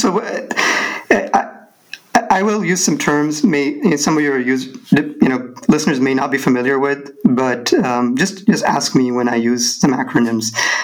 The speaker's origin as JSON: {"language": "English", "country": "Australia", "also_born_or_lived": "Pakistan", "lives_now": "Berlin, Germany", "said": "I'm Australian, born in Pakistan, now living in Berlin."}